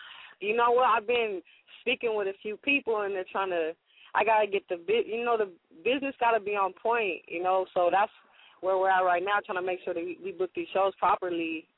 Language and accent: English; California, United States; also born or lived in Arizona; Man, I grew up all over. I'm from Southern California. Born in Harbor City, Carson, lived there for years. I lived all over. I lived in the Empire. I've lived in Arizona.